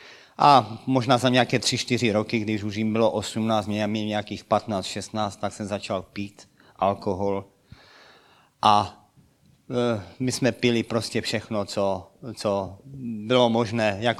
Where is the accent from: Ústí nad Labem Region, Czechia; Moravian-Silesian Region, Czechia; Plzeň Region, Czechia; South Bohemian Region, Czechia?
Moravian-Silesian Region, Czechia; Petrovice u Karviné; Vyrůstal jsem tady kousíček od Karviné v Petrovicích v rodině zemědělce